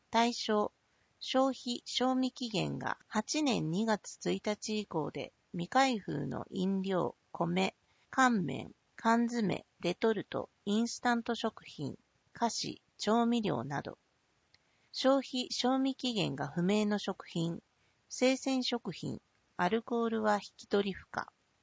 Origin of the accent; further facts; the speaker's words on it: Minnesota, United States; Japanese is a second language; now in Japan; こんにちは、アメリカ・ミネソタ州出身の